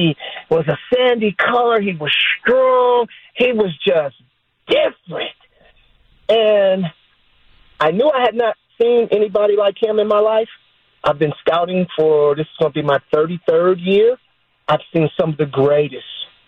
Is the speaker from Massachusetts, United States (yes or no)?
no; Berkeley, California, United States; Well, I'm from the Bay. I was born and raised in Berkeley. We're connected to Oakland.